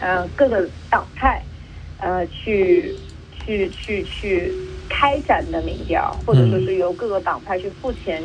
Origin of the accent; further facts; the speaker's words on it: New Zealand; 那我自己作为一名新西兰人，也作为一名在国会工作的国会议员